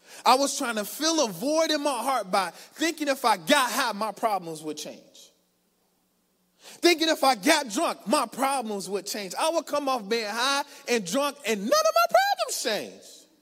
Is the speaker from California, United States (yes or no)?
no; Chicago, Illinois, United States; But I'm originally from Chicago, born and bred. I grew up in a housing project called Augel Gardens on the south side of Chicago.